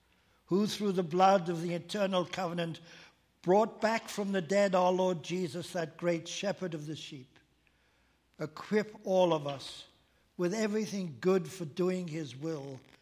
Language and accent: English; England, United Kingdom; moved away; I told him, well, I'm an immigrant. I came from England. I said, and I'm a Christian.